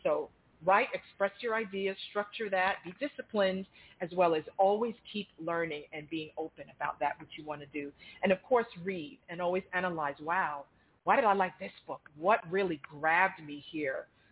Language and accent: English; Roosevelt, New York, United States; I grew up in Memorial Presbyterian in Roosevelt, New York, working with children and in the ministries